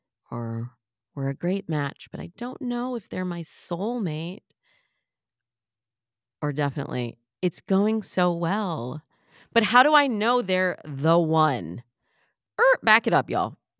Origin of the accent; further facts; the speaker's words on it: Michigan, United States; I'm from Michigan, so I have to really think about the word mirror. Mirror. Am I saying that right? Mirror? Because we say mirror.